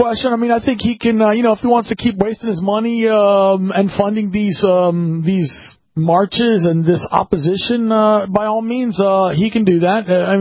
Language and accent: English; Washington, District of Columbia, United States; Because they littered all over the National Mall, my hometown.